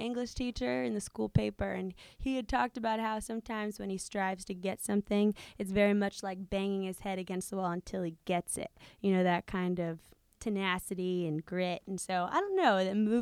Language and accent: English; Somerset, New Jersey, United States; born there; I was born in Somerset, New Jersey, which is 45 minutes